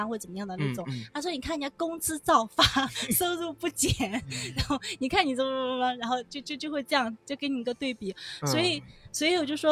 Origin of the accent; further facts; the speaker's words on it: Sichuan, China; now in Xiamen, China; 还有一个我老家是四川的